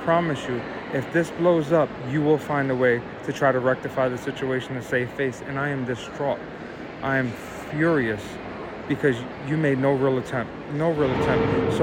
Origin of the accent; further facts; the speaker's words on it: United States; I'm in Canada right now, so I'm a foreigner in a foreign country. I'm from America